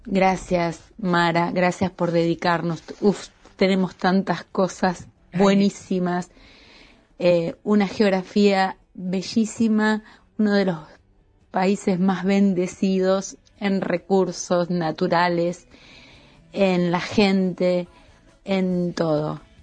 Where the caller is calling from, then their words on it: Mar del Plata, Buenos Aires Province, Argentina; de Mar del Plata, Argentina. Estoy muy emocionada por escucharlos.